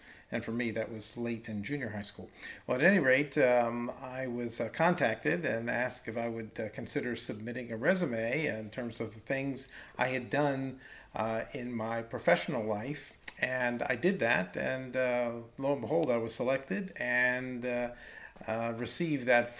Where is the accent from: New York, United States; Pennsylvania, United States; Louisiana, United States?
Pennsylvania, United States; Philadelphia; That's right. In inner city of Philadelphia, in a predominantly black neighborhood, I can honestly say that most of my peers were not doing things like that.